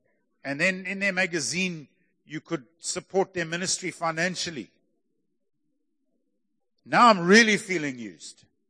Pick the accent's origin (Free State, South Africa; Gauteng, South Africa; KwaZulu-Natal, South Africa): KwaZulu-Natal, South Africa; Pietermaritzburg; I come from Maritzburg. We just Sleepy Hollow. It's all chilled. Everybody's relaxed.